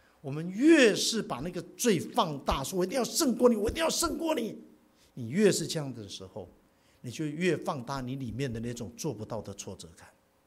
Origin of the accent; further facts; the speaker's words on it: Taiwan; 所以我把台湾，我是从台湾来的，我把台湾的安危交在